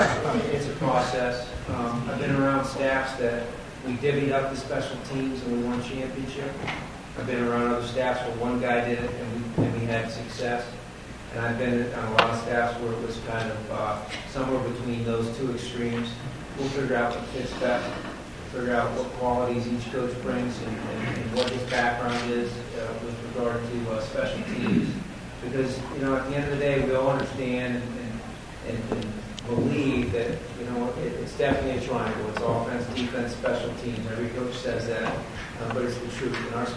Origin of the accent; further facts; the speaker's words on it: Ohio, United States; it's like where I grew up. You know, I'm from Northeast Ohio, and if you played football, you played it hard nose. You know, Cleveland, Ohio was right down the road from us